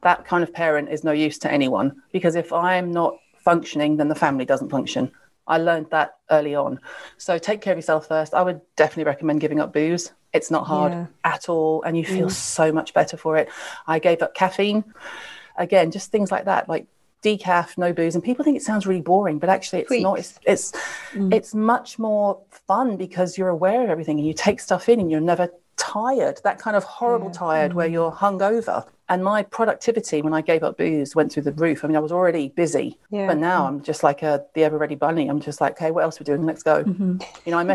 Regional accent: the South, United States; I was raised in the South in America. All we ate was shellfish, you know.

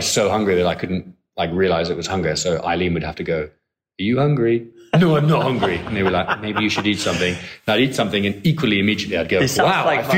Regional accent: Edinburgh, Scotland, United Kingdom; moved away as an adult; now in Hong Kong; I'm from Edinburgh.

